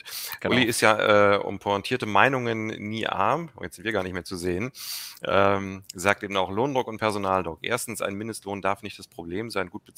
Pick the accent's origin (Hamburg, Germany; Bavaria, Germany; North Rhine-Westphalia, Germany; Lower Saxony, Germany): Hamburg, Germany; Als Hamburger muss ich natürlich ganz klar widersprechen.